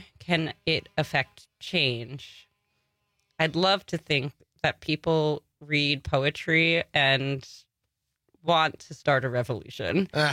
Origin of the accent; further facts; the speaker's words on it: Long Island, New York, United States; I'm from Long Island originally.